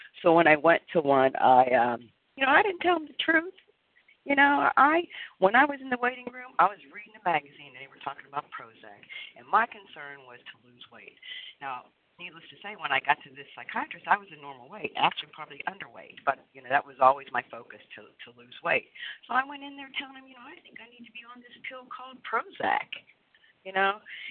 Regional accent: Pennsylvania, United States; In 2 weeks' time, I was in a treatment center in Florida. I'm from Pennsylvania.

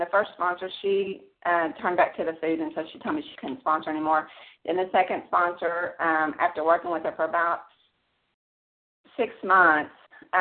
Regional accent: Texas, United States; I'm from Texas, and I'm very nervous to do this.

